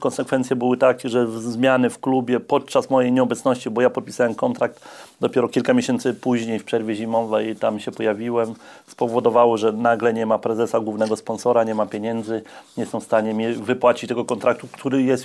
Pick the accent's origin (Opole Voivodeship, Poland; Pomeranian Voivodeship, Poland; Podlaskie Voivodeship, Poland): Pomeranian Voivodeship, Poland; Ustka; Pochodzę z małej mieściny, z Ustki, gdzie wybić się jest niezwykle trudno.